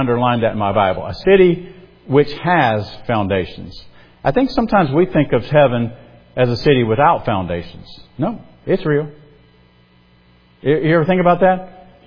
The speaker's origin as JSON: {"language": "English", "region": "South Carolina", "country": "United States", "said": "I just assumed, since I'm from South Carolina, that I would be a youth pastor in South Carolina."}